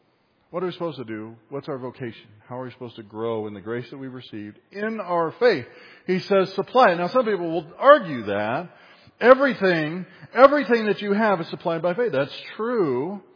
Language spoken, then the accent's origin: English; Appalachia, United States; I'm an Appalachian American of German, French, and redneck descent